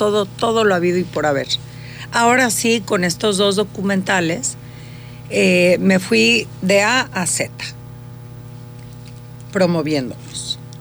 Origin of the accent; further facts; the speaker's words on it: Mexico; para que vean lo increíble que somos nosotros los mexicanos, lo increíble que es la bahía.